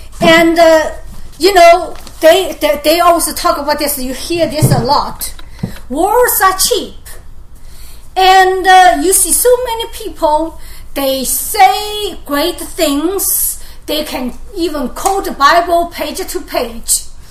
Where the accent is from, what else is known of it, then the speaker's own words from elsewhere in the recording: China; moved away as an adult; When I came here from China, I was an unbeliever. And we come here, and all I have is 4 suitcases.